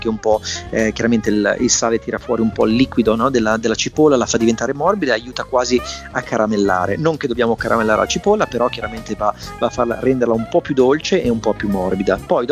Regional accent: Milan, Lombardy, Italy; da bravo polentone, da milanese

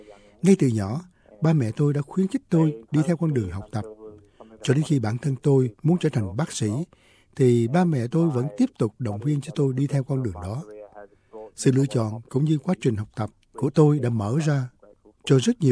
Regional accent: Australia; nói về nguồn gốc của tôi là một người Úc gốc Việt

